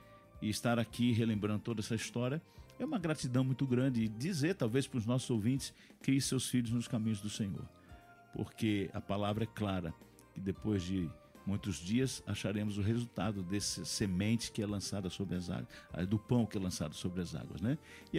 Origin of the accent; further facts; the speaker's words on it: Três Rios, Rio de Janeiro, Brazil; born there; um abraço para a nossa igreja de Três Rios, onde nasci